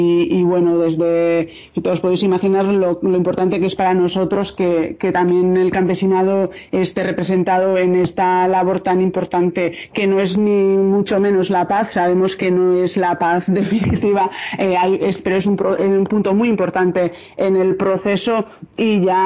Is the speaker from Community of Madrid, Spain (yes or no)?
no; Basque Country, Spain; para nosotros como pueblo vasco también es muy importante